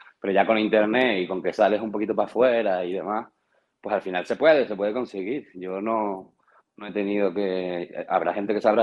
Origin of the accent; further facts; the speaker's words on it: Canary Islands, Spain; a mí me llena de orgullo como canario el poder de presumir de eso, de que la gente está cantando por ahí estas letras y expresiones canarias que yo las he mamado desde chiquitito